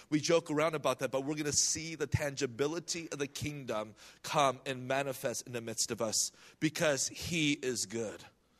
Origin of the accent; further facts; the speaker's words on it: California, United States; So I go from beautiful Southern California. I'm born and raised in the Bay Area.